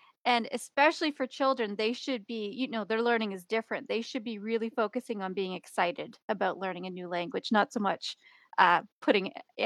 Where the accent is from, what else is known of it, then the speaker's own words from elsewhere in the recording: New Brunswick, Canada; also born or lived in Beijing, China; I'm from the East Coast of Canada in New Brunswick. I spent 3 years living in Beijing, and I've also lived in some other countries overseas, and I've been back in Canada for the last 5-6 years now.